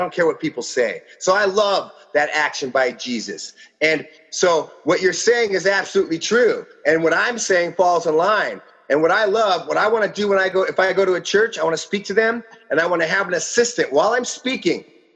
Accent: Los Angeles, California, United States; I'm from Los Angeles. We were raised with candy cigarettes in our mouth

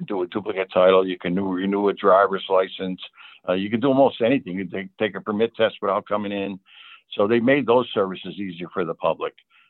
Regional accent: Troy, New York, United States; now in North Greenbush, United States; We reside in North Greenbush. I was born and raised in Troy.

